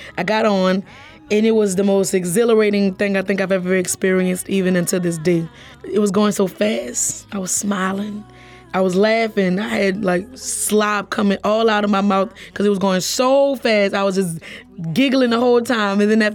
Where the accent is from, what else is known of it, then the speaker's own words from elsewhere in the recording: New Orleans, Louisiana, United States; I just started telling a story of what it was like growing up in New Orleans for me.